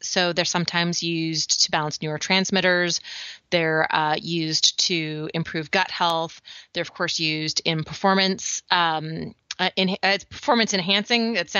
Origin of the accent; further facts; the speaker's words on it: British Columbia, Canada; because I grew up on the West Coast of Canada, it usually makes recording the podcast really challenging. Plus, for some reason, nobody that I stay with in Canada has true high-speed internet.